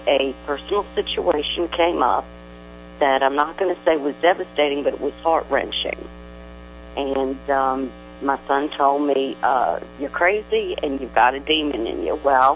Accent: New Orleans, Louisiana, United States; We're from New Orleans, and there's a lot of things here that, you know, you shouldn't have anything to do with.

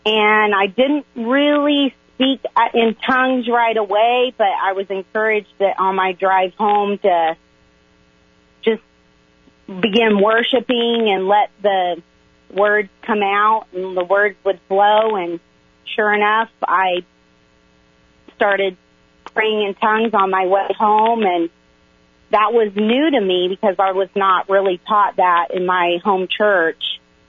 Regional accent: Ohio, United States; also born or lived in Indiana; I'm not from Oklahoma City. I was born and raised in Indiana, and then my family moved to Ohio when I was in first grade.

